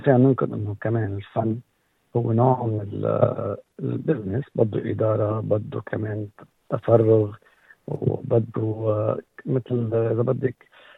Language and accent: Arabic; Saghbine, Beqaa, Lebanon; now in Australia; أنا من ضايعة اسمه صغبين بالبقاع الغربي، وبالمناسبة بحب وجه تحية لكل أهل صغبين بصغبين وبالاغتراب.